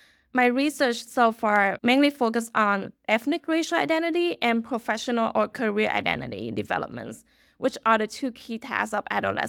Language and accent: English; Los Angeles, California, United States; And then growing up in California, like LA, which is very diverse, I don't really think about ethnic and racial identity that much either.